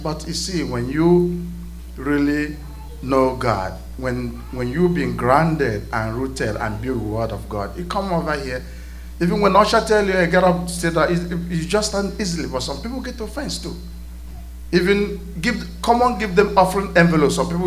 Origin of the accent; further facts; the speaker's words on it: Eastern Nigeria, Nigeria; where we come from Eastern Nigeria